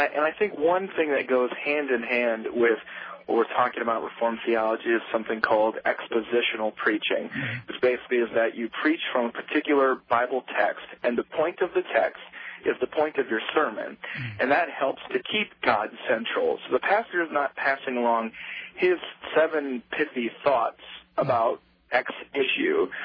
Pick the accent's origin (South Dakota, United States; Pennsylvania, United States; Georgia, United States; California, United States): South Dakota, United States; I'm actually from South Dakota originally, so, you know, pretty similar to Minnesota.